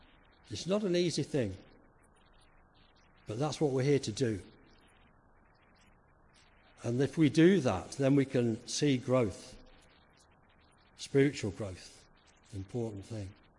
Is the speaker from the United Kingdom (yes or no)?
yes; Yorkshire and the Humber, United Kingdom; I come from Yorkshire.